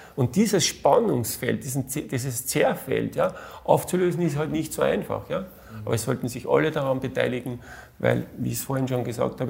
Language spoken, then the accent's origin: German; Austria; Ich bin da als Österreicher ja auch sehr stark verwurzelt.